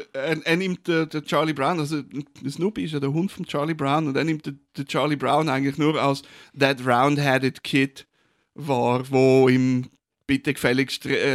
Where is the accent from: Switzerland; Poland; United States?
Switzerland; Zurich; ich bin in Zürich aufgewachsen.